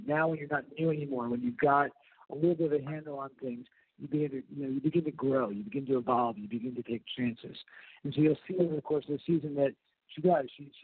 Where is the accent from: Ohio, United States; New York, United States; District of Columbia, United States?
New York, United States; New York City; I'm a New Yorker, first and foremost, and I love shooting in New York.